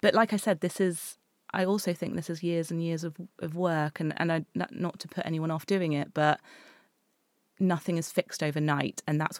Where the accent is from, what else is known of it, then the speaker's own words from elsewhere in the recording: Exeter, South West England, United Kingdom; And I think for me, I feel very, very lucky, because I grew up in Exeter.